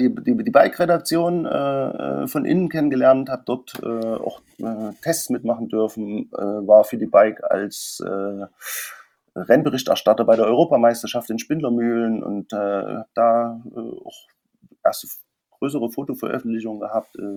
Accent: Gera, Thuringia, Germany; Also ich komme eigentlich aus Thüringen, aus Gera.

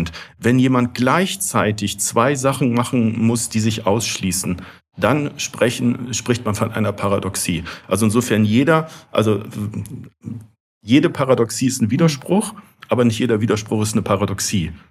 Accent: Northern Germany, Germany; Ich bin eher norddeutsch orientiert. Ich komme aus Norddeutschland

